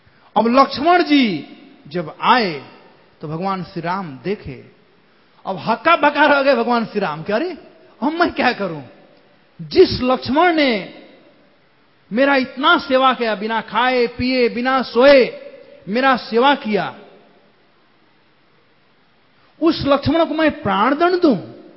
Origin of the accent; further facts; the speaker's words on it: Bihar, India; तो जिह्वा हमारे यहां बिहार में कहते हैं